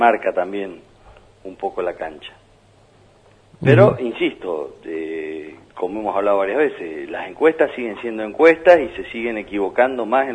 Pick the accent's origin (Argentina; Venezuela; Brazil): Argentina; Los únicos que creen en los espejitos de colores somos los argentinos, ¿eh?